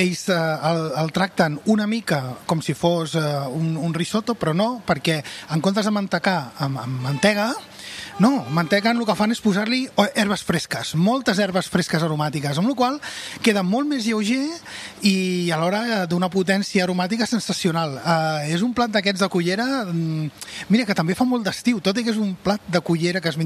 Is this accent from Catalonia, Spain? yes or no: yes; Catalonia, Spain; són sabors que nosaltres com a catalans també els reconeixem